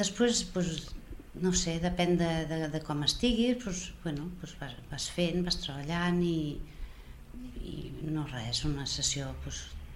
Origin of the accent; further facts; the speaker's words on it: Barcelona, Catalonia, Spain; soc de Barcelona i conec més gent, més escoles.